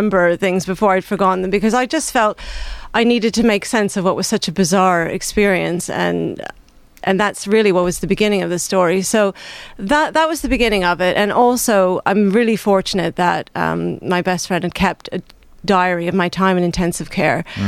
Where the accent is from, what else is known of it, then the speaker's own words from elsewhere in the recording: Canada; now in United Kingdom; As you can hear from my accent, I'm from Canada, so my family's in Canada.